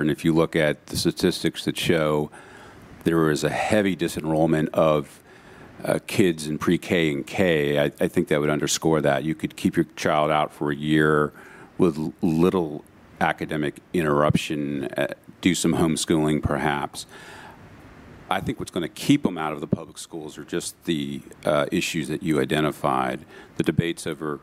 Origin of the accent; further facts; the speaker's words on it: Virginia, United States; In a state, I'm from Virginia. That is a state that is, frankly, anti-charter school.